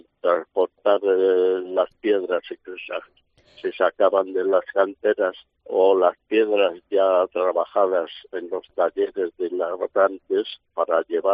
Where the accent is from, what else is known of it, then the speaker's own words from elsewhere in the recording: Madrid, Community of Madrid, Spain; Yo nací en Madrid, estudié y trabajé en Madrid, aunque venía aquí todos los veranos, después ya fines de semana y temporadas.